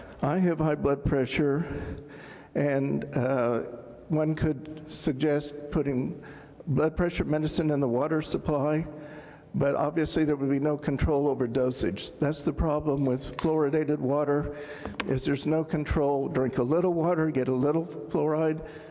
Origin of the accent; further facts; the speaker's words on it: Dallas, Texas, United States; born there; I was born here in Dallas at Baylor Hospital